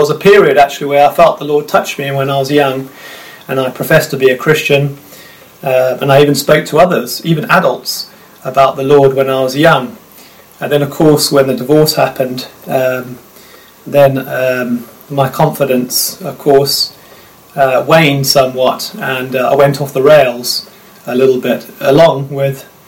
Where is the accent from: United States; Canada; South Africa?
South Africa; So we grew up in South Africa, moving around from time to time. It was quite an ideal childhood, living in the middle of nowhere.